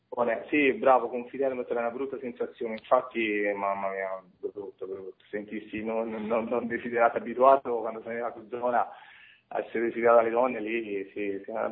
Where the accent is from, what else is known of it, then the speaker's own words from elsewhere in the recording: Naples, Campania, Italy; Io tipo il Napoli, sono napoletano.